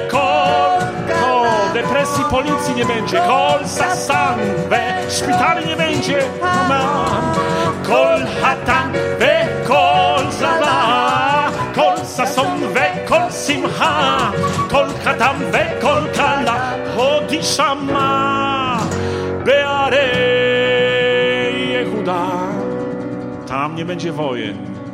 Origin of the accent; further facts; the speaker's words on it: Sopot, Pomeranian Voivodeship, Poland; born there; a ja, czysty Polak, urodziłem się w Sopocie.